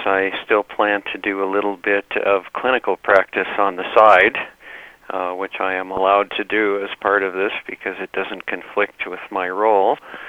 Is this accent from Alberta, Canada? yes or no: yes; Edmonton, Alberta, Canada; Well, I grew up in Edmonton